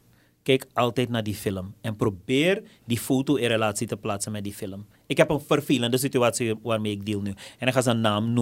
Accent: Suriname; En wij als Surinamers, ik denk dat we veel van elkaar horen.

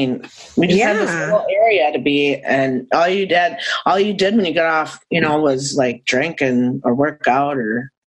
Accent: Minnesota, United States; I'm from Minnesota, so we have extreme summer and winter there.

